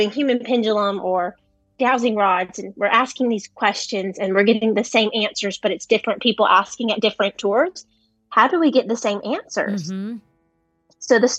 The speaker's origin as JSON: {"language": "English", "town": "Jasper", "region": "Georgia", "country": "United States", "tie": "born or raised there", "said": "So Jasper, Georgia is actually my hometown. I've been here my whole life."}